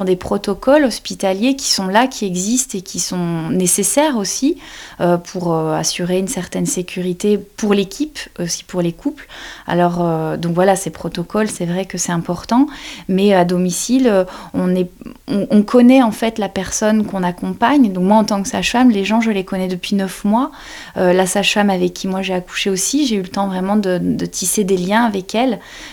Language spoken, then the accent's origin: French; Belgium; moved away as an adult; now in France; je suis belge. Je suis arrivée en France en fait il y a à peu près 8 ans